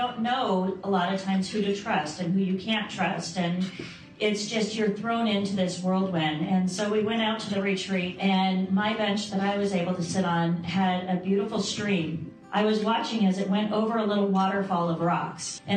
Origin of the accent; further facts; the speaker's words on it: California, United States; We come from California out here.